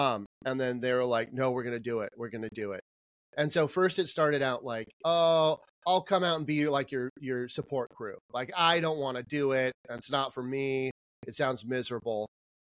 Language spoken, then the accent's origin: English; Sacramento, California, United States; I'll just run a marathon in my hometown, Sacramento.